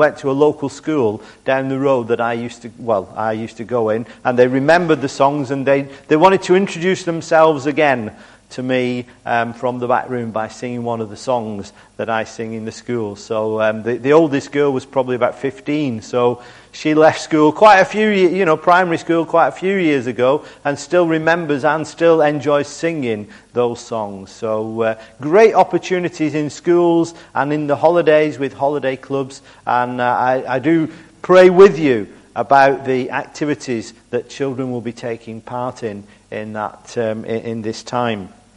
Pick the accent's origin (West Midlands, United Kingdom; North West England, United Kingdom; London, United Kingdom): North West England, United Kingdom; Bolton; now in Salford, United Kingdom; I'm actually not from Salford. I'm from Bolton, but I've lived in Salford now for the last 10 years